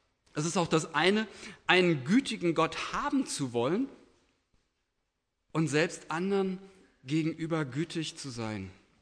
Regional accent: Butzbach, Hesse, Germany; Gefängnisseelsorger gewesen in meiner Heimatstadt Butzbach

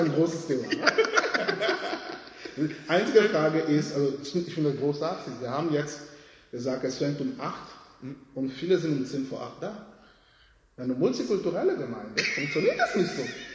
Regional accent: Cameroon; first language French; German is a second language; moved away as an adult; now in Germany; Ich komme ursprünglich aus Kamerun, also französischsprachig. Seitdem ich 19 bin, bin ich in Deutschland 2005, also kurz nach meinem Abi.

